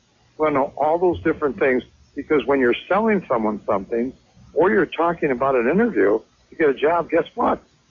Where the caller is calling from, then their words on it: Phoenix, Arizona, United States; I'm calling from Phoenix.